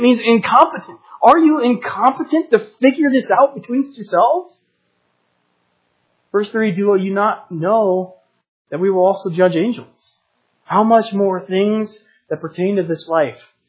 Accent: Chicago, Illinois, United States; I grew up in Chicago, so I'm a Cubs fan.

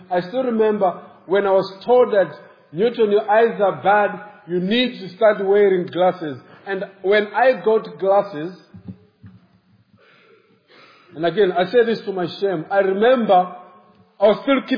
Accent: South Africa; now in Malawi; this was in South Africa, because I was born in Malawi, but I actually grew up in South Africa, but I moved back to Malawi to go and do church planting.

